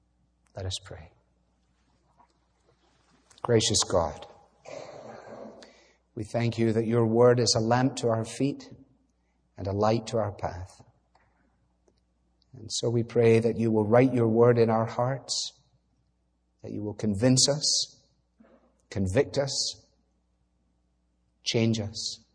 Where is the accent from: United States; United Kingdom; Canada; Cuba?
United Kingdom; Glasgow, Scotland; I was brought up in Glasgow, which is a long way from here tonight.